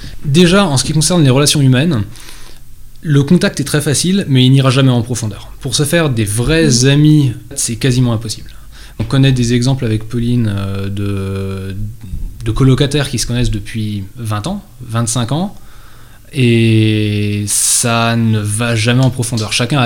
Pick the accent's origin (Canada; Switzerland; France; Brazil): France; moi, je trouve que quand on est français, on est paré pour tout.